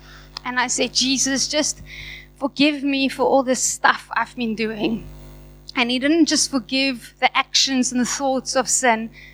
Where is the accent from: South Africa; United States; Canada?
South Africa; Blouberg, Western Cape; I grew up here in Blouberg, started going to Buckley's, Stones.